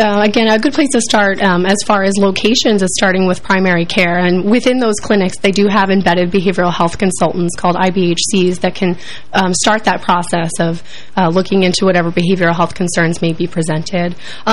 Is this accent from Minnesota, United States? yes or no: no; Palmyra, New Jersey, United States; I'm from South Jersey, from a little town called Palmyra.